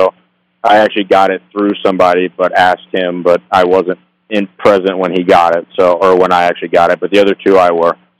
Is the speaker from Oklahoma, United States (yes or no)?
yes; Pryor, Oklahoma, United States; Actually, growing up, I grew up in Pryor, Oklahoma, so Commerce, Oklahoma.